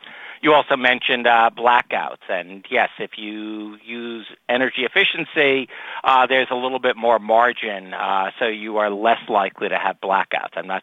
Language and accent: English; Northeast, United States; You know, I grew up in the Northeast. The heating was more important than cooling, but down south, cooling is really important.